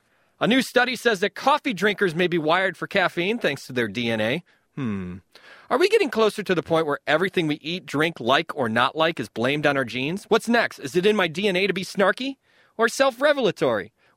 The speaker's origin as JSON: {"language": "English", "town": "Chicago", "region": "Illinois", "country": "United States", "said": "As a Chicagoan, I feel the rage train has left the station when it comes to naming ballparks."}